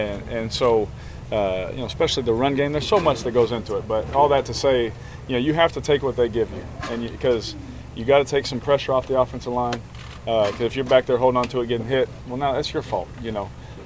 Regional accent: Fresno, California, United States; also born or lived in Bakersfield; growing up in Fresno and Bakersfield, you know, running around with nothing to do there

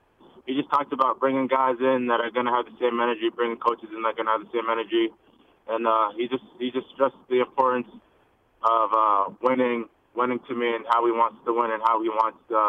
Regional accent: London, United Kingdom; moved away; It's a cereal that I grew up eating in London.

